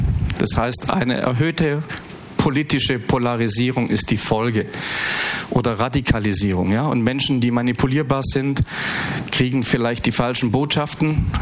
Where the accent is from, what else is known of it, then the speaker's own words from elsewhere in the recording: Stuttgart, Baden-Württemberg, Germany; ich komme aus Stuttgart